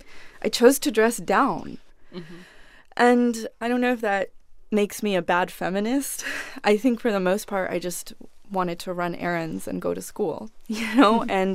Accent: Argentina; moved away as an adult; I'm from Argentina.

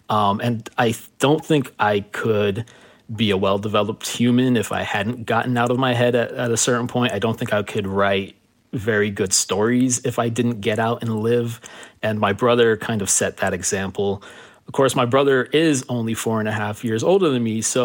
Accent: Miami, Florida, United States; So coming from Miami, growing up in Miami, and there's a part of me that loves this about Miami, I should say.

